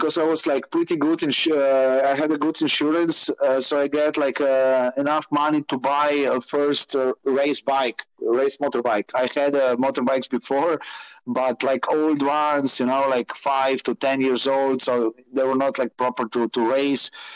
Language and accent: English; Maribor, Drava, Slovenia; English is a second language; because I'm from Maribor, Slovenia.